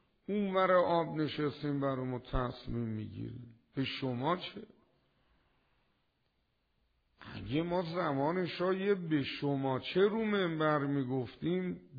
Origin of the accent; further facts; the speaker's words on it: Iran; خب یه کسی فهمید ما ایرانی هستیم